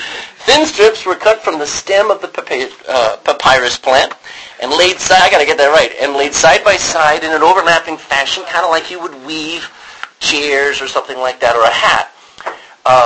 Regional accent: Texas, United States; I'm from Texas, and sometimes my slang comes out.

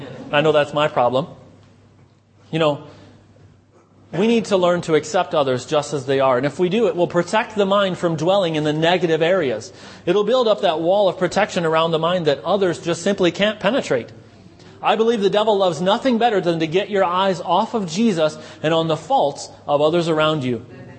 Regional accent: United States; Especially being American, I find that many times other people that I deal with are slow to move.

